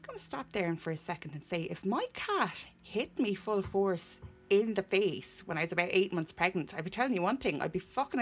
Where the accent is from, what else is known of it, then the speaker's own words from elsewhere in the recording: Ireland; I realise in the States you guys say mobile, I just can't say that because I'm Irish